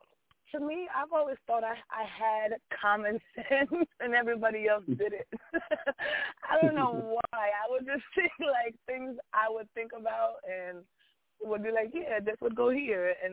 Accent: Delaware, United States; moved away as an adult; now in New York, United States; I was raised in Delaware.

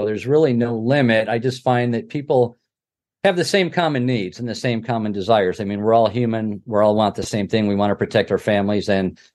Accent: Livonia, Michigan, United States; I'm originally from Livonia, Michigan, which is not far from Tiger Stadium, but, you know, it's about 20 minutes outside the city.

